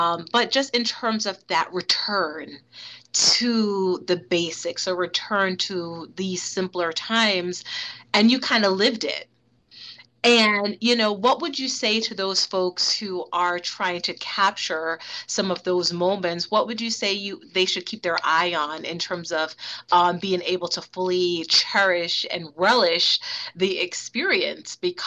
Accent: Bronx, New York, United States; Like I'm a city person, right? I grew up in the Bronx

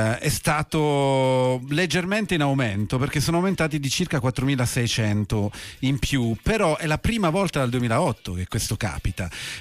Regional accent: Southern Italy, Italy; Insomma, essendo un meridionale e durando molto i matrimoni dalle mie parti, sono un po' faticosi.

